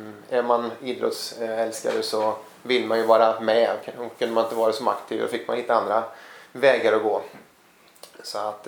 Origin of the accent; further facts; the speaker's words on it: Grästorp, Västra Götaland County, Sweden; also born or lived in Såtenäs; är 41 år gammal. Kommer ursprungligen ifrån Såtenäs, där jag är född. Min far jobbade på flottiljen där ute och bodde bara där till 80-talet, flyttade till Grästorp, så jag är egentligen uppfostrad i Grästorp.